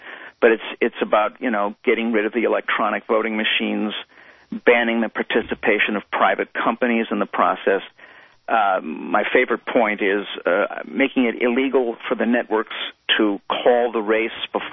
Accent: Illinois, United States; Because he's a centrist, you know, and I'm from Illinois

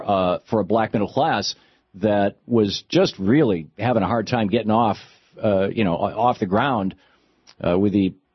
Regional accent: Michigan, United States; I grew up in the North in Michigan, and I remember the 60s.

